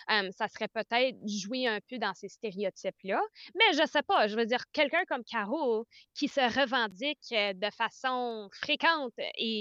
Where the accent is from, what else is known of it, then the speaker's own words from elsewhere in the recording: Colombia; accent: Franco-Colombian; je vais, tu sais, drum up un peu mon accent franco-colombien pour vraiment l'agacer